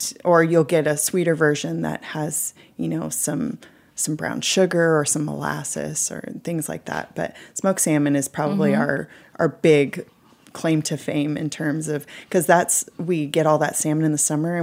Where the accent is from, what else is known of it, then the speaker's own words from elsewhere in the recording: California, United States; also born or lived in Hawaii; now in Alaska, United States; I was born in Hawaii and I grew up in California, so I bring some of those sensibilities to the Alaska ingredients.